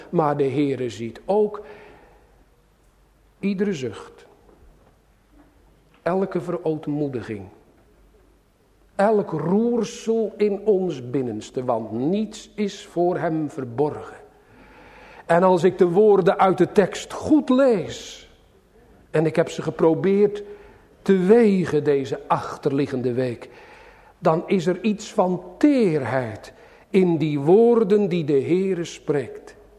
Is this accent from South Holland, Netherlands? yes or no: yes; Sliedrecht, South Holland, Netherlands; born there; uit mijn geboorteplaats uit Sliedrecht